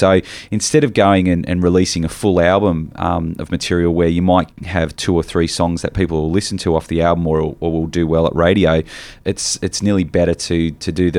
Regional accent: Tasmania, Australia; I grew up in Tassie

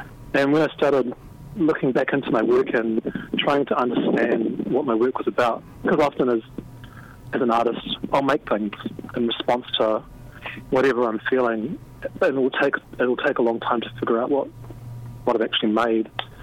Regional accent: Christchurch, Canterbury, New Zealand; I grew up in Christchurch, which is one of the places in New Zealand, and it's in the South Island, where there was large groups of settlers from England that arrived and settled.

